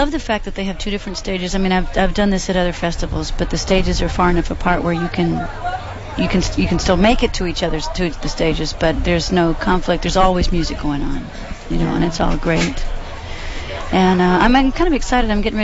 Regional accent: Texas, United States; moved away; I'm originally from Texas, and I've been living in Los Angeles for a really long time

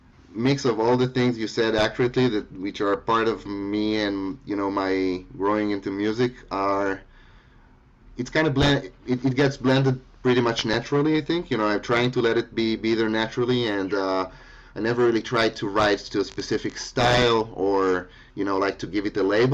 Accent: Israel; growing up in Israel, which is, you know, really young country in one hand. I was like basically the first generation, like my like first or second, you know, like my mother, she wasn't even born there yet.

